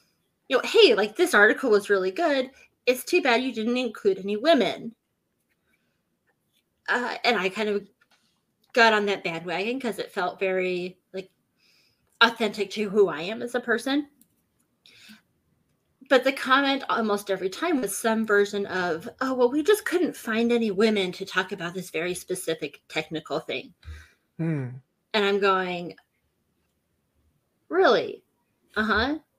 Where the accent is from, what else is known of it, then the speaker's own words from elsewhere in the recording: Minnesota, United States; also born or lived in Utah; So, but my parents settled in Minnesota when I was, 11 years old.